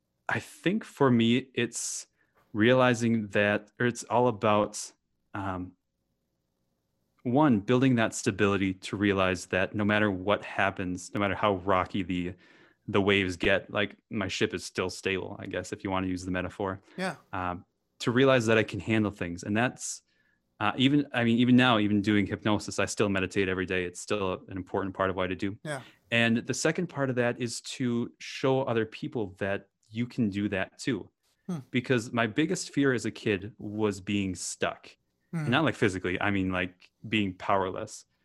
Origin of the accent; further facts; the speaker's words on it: Wisconsin, United States; Because, you know, I grew up in Wisconsin. There's not a whole lot of that to do.